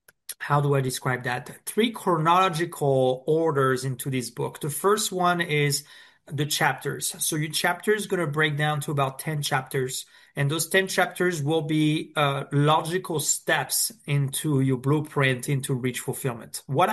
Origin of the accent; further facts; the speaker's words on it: France; English is a second language; when I'm just a kid growing up in France